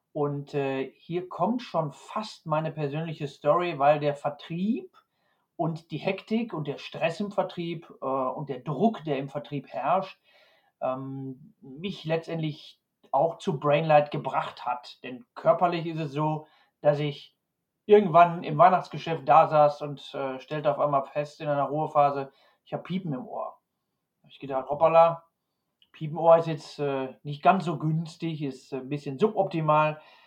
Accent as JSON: {"language": "German", "town": "Ahlen", "region": "North Rhine-Westphalia", "country": "Germany", "tie": "born there", "moved": "yes", "lives_now": "Upper Bavaria, Germany", "said": "ich bin 1970 in Aalen in Westfalen geboren. Ich bin quer durch Deutschland und bin dann vor 11 Jahren mit meiner Frau hier nach Oberbayern in unsere Heimat gezogen"}